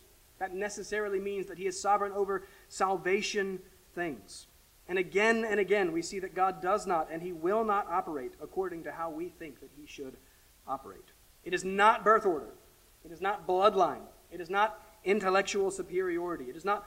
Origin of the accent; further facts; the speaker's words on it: the South, United States; moved away; I'm a kid from the South